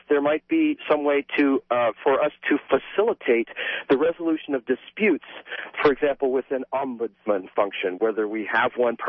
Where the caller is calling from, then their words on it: Berkeley, California, United States; I'm a long-term listener sponsor from Berkeley.